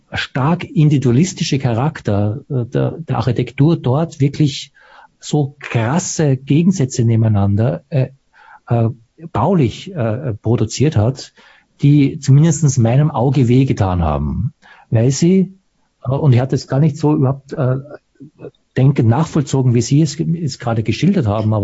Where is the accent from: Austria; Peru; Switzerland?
Austria; ich bin ja auch in Österreich aufgewachsen.